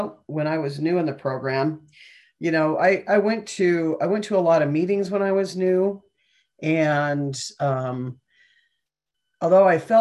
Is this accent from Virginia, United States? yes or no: no; Montana, United States; I'm from Montana.